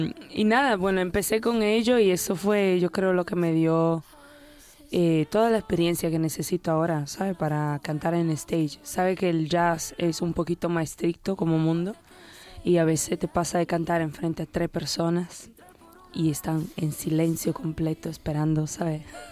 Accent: Turin, Piedmont, Italy; porque yo crecí en Italia, en Torino

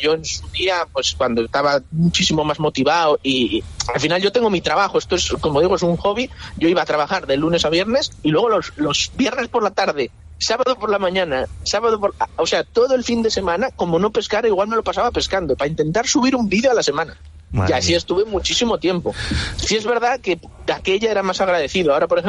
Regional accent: Ricobayo, Castile and León, Spain; Yo crecí pescando en Ricobayo y mi corazón tira hacia allí.

